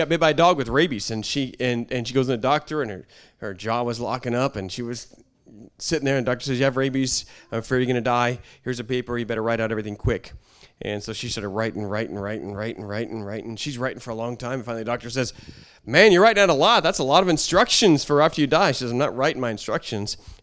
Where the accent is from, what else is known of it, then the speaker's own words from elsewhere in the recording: Ireland; Well, I'm Irish. We're just always angry.